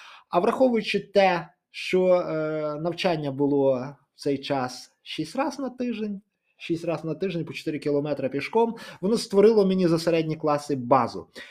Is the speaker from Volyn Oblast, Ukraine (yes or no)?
yes; Volyn Oblast, Ukraine; мій любимий луцький стадіон, я родом з Волині.